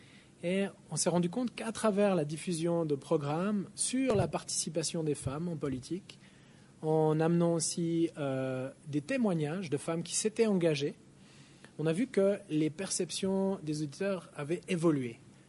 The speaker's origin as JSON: {"language": "French", "country": "Switzerland", "said": "Même moi, je viens de Suisse"}